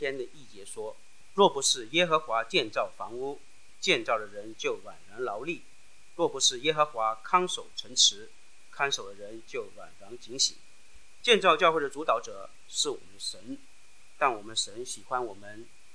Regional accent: Hong Kong; also born or lived in Wenzhou, Zhejiang, China; 我是在中国浙江温州出生的，然后在香港长大。我的外婆，我们的老家是在浙江苍南，就是浙江跟福建的交界的地方啊。

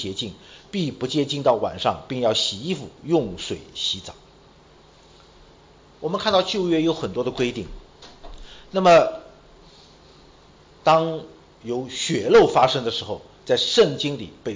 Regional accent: Shanghai, China; 我是上海人，咱们这里有没有江浙一带，有没有在上海江浙一带的，举个手我看看。

